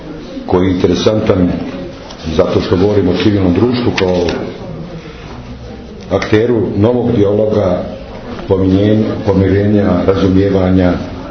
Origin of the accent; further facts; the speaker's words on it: Tuzla, Federation of Bosnia and Herzegovina, Bosnia & Herzegovina; ja dolazim iz Tuzle